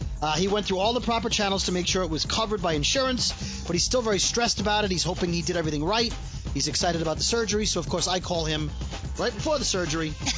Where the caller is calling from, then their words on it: Florida, United States; I'm calling from Florida.